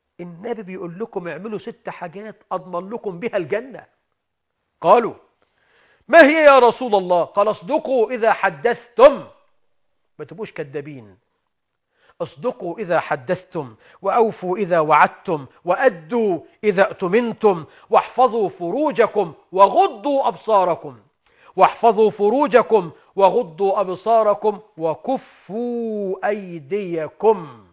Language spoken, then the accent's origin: Arabic; Egypt; بلدنا مصر